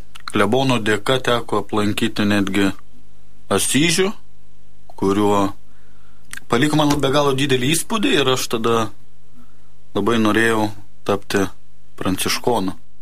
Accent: Troškūnai, Utena County, Lithuania; Esu kilęs iš Anykščių rajono, Troškūnų.

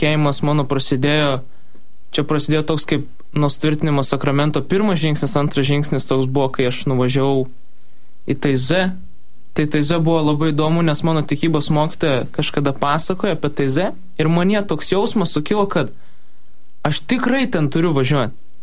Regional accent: Kretinga, Klaipėda County, Lithuania; aš esu iš Kretingos ir Kretingoje yra pranciškoniškas jaunimas

